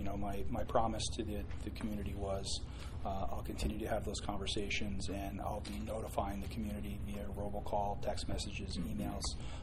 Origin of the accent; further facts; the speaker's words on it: Lake George, New York, United States; I grew up in the North Country, Lake George. We don't have cows.